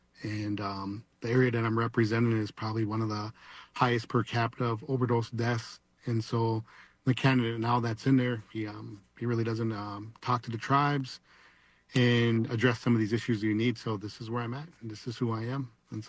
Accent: Cass Lake, Minnesota, United States; So I'm enrolled on Leech Lake. I grew up here in Cass Lake.

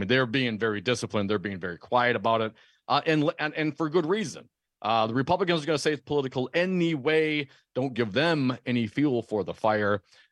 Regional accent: Stevensville, Wisconsin, United States; So growing up in Stevensville, the school district was Hortonville, Wisconsin. The Hortonville Polar Bears.

